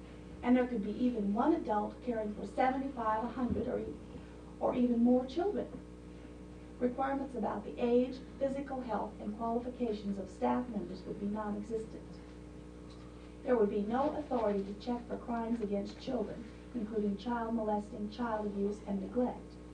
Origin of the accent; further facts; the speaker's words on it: Anchorage, Alaska, United States; I'm from Anchorage.